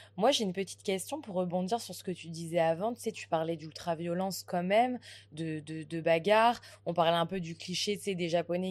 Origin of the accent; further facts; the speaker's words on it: France; on est des Françaises, donc on voulait trop aller dans un rooftop